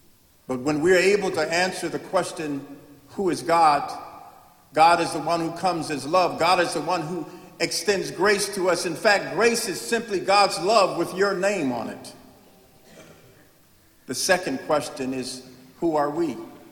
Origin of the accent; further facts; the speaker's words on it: Chicago, Illinois, United States; born there; I was born in Chicago, and we grew up watching WGN-TV